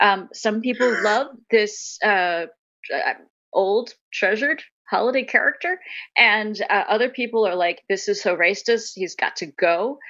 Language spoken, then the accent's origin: English; Pennsylvania, United States; It's from where I grew up in Pennsylvania.